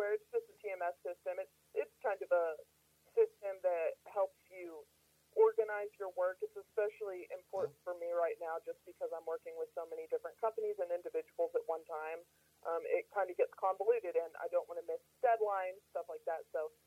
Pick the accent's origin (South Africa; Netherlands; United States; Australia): United States; Calico Rock, Arkansas; So I grew up in Calico Rock, Arkansas. It's located in north central Arkansas. If you're looking at a map, it's dead center between Fayetteville and Jonesboro.